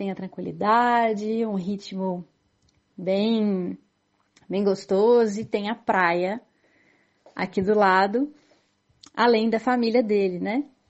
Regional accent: Belo Horizonte, Minas Gerais, Brazil; vim do Brasil, da região sudeste do Brasil, no estado de Minas Gerais, que é conhecido pelas suas montanhas, pelas suas cachoeiras.

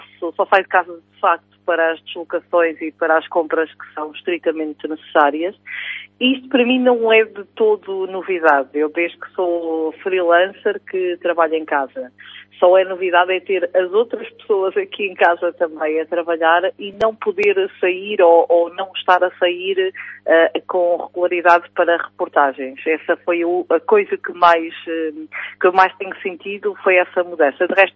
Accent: Ílhavo, Aveiro, Portugal; born there; Sim, Ilhavo. Em Ilhavo.

